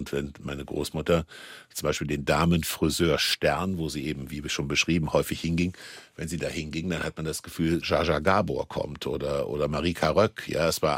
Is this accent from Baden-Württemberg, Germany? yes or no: no; Kassel, Hesse, Germany; also born or lived in Düsseldorf / Hamburg / Berlin / Munich; Ich habe kein regionales Zuhause. Ich bin in Kassel zwar groß geworden, aber mir ganz früh klar ist, aus Nordhessen, so gerne ich in Nordhessen bin, aber ich wollte da weg und ich wollte in eine Großstadt.